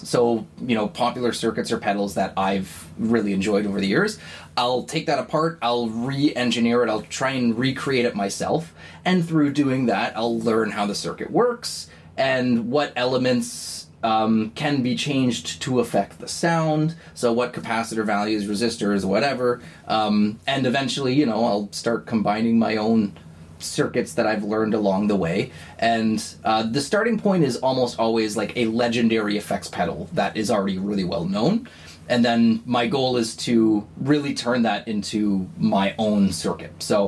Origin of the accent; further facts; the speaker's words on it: Peterborough, Ontario, Canada; Yeah, I grew up here. I grew up in Peterborough, and I worked really hard to get out of this town as much as I loved it.